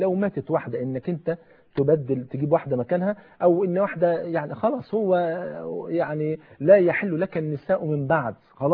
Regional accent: Egypt; اصل احنا لما نيجي نرجع هنقول عندنا في مصر

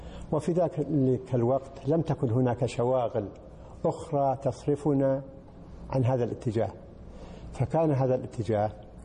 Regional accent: Al-Ahsa, Eastern Province, Saudi Arabia; فلما أنهيت المرحلة الثانوية في بلدي الأحساء

